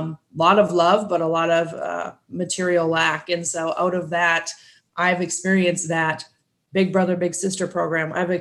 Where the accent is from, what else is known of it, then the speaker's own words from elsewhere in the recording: Midwest, United States; I grew up in the Midwest, small community, small town